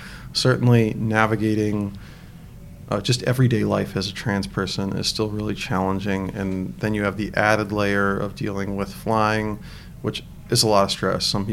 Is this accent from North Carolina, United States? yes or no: no; Virginia, United States; I grew up in Northern Virginia, and so the two airports that we mostly flew through were Dulles and National there.